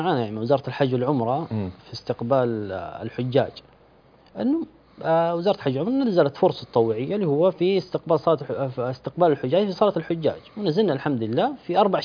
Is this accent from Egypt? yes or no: no; Saudi Arabia; الشعب يعني عندنا في السعودية